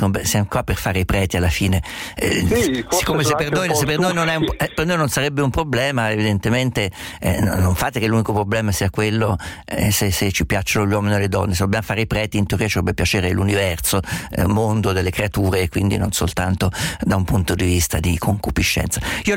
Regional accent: Umbria, Italy; Io vengo da una terra in cui il turpiloquio si impara mentre si prende il latte dalla mamma, sono umbro, quindi figuriamoci, una terra di mangiapreti terribili

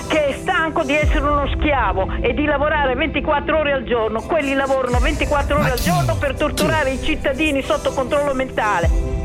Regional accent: Emilia-Romagna, Italy; io sono dell'Emilia Romagna

